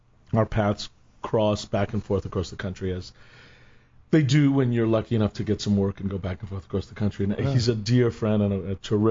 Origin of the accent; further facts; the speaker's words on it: New York, United States; I grew up on Long Island.